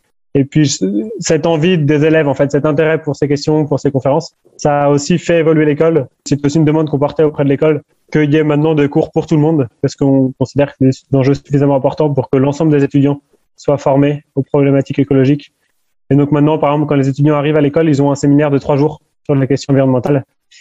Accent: Angers, Pays de la Loire, France; moi je viens d'Angers à la base. J'ai été à l'école, au collège, au lycée à Angers. J'étais au Sacré-Cœur.

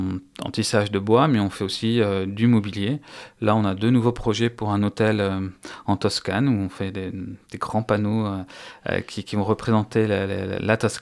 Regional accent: Brest, Brittany, France; je suis originaire de Brest, et en fait c'est pas quelque chose qui était chez nous

